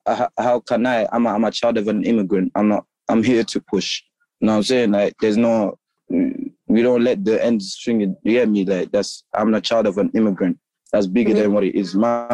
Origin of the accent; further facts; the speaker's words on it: Gambia; now in United Kingdom; Big difference. I realized I'm different in the UK.